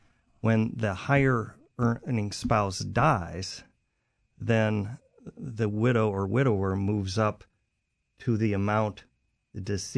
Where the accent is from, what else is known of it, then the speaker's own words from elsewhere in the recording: Midwest, United States; now in Virginia, United States; but I currently live outside the Beltway, but not very far outside the Beltway in Virginia. But, yeah, I'm a Midwesterner.